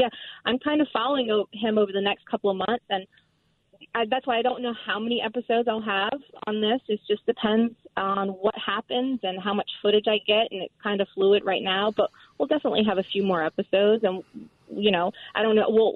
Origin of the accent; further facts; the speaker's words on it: Houma, Louisiana, United States; Obviously he's from Houma, I'm from Houma.